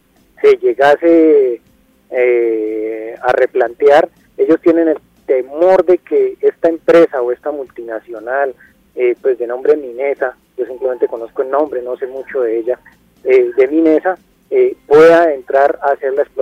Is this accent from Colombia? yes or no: yes; Norte de Santander, Colombia; yo soy del norte de Santander, pero tengo mucho contacto con mis coterráneos, los paisanos de Soto Norte